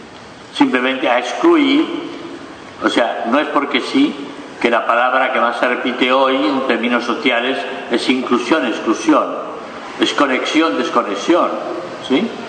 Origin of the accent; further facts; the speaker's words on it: Colombia; yo pensaba como colombiano